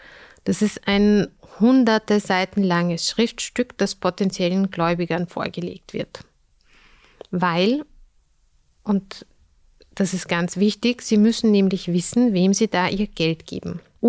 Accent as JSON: {"language": "German", "country": "Austria", "said": "weil die Strafen bei uns in Österreich zumindest für einen Milliardenkonzern jetzt auch nicht so hoch sind."}